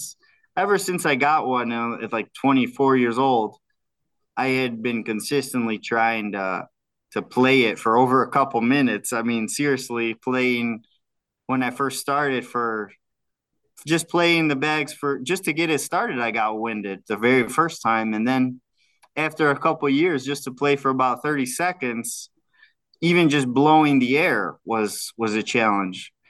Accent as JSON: {"language": "English", "country": "United States", "tie": "born there", "said": "Yeah, I was born in America."}